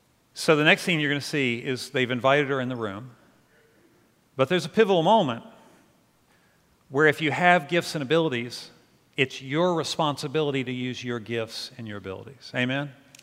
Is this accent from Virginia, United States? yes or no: yes; Virginia, United States; And I didn't even know this history, and I grew up in Virginia.